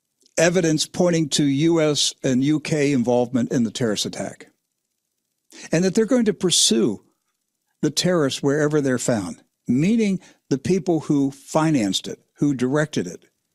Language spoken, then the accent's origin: English; Maryland, United States; See, I grew up in Maryland, so I crossed that bridge many years ago.